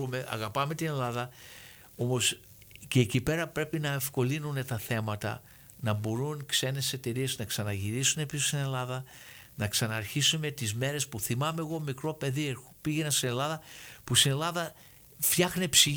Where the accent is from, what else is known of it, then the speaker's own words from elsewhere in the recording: United States; Είμαι Αμερικανός πολίτης, Έλληνας, από Έλληνες γονείς, όμως δεν έχω πάρει την υπηκότητα.